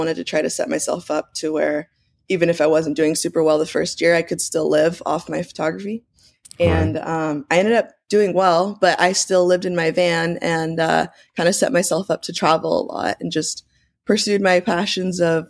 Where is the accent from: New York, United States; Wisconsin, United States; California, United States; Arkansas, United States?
California, United States; Laguna Beach; When I grew up in Laguna, like there's definitely people that surf there.